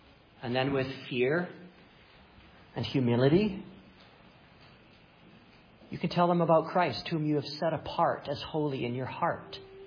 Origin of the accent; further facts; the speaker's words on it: Winnipeg, Manitoba, Canada; I hate potholes. I'm from Winnipeg.